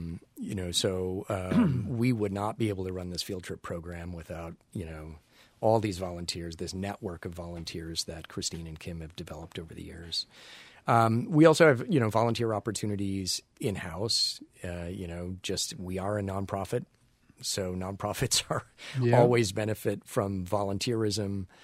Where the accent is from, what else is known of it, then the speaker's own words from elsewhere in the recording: Illinois, United States; Pat, I'm from Illinois originally, too, so no worries.